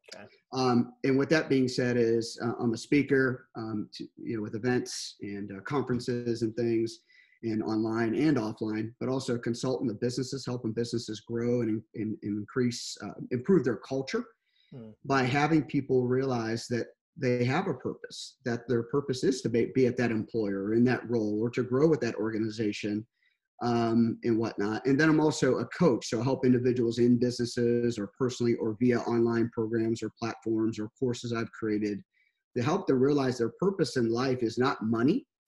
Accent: Pittsburgh, Pennsylvania, United States; So I'm from Pittsburgh. So I'm a big Steeler fan, Pirate fan, Penguin fan, all that stuff.

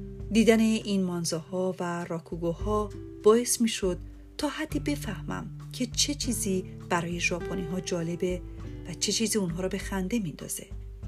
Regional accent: Iran; از من پرسید کجایی هستی و گفتم ایرانی

